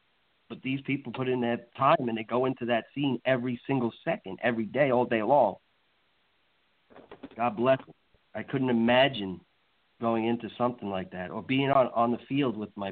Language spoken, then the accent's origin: English; New York, United States; now in Florida, United States; like I came from New York, I bet you can tell, can't you? From New York to Florida